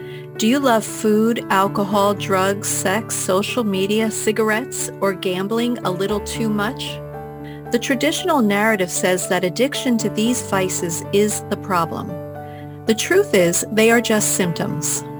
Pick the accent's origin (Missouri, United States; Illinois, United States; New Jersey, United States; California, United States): New Jersey, United States; So obviously I grew up in New Jersey as a Jersey girl